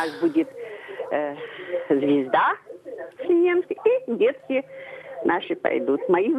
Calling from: Smolensk, Smolensk Oblast, Russia; Я из Смоленска.

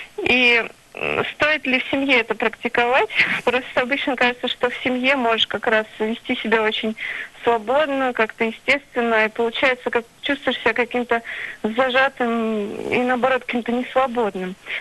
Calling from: Moscow, Russia; я звоню из Москвы.

